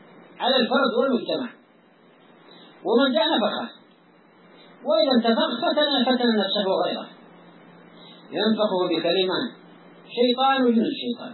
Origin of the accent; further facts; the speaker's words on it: Yemen; فمؤنة المرأة على زوجها يعني على ذاك على ذاك المبدع الذي عندنا في اليمن